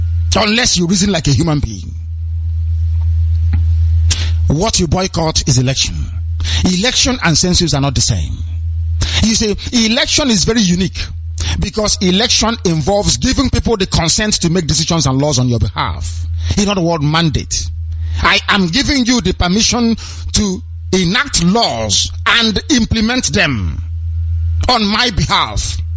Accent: Nigeria; I'm a Nigerian.

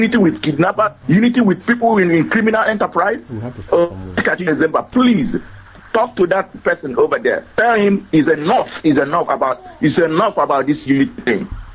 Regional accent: Oguta, Imo, Nigeria; now in Houston, United States; I'm calling from Houston, but I come from Arondionyemobi in Oguta, Biafra land.

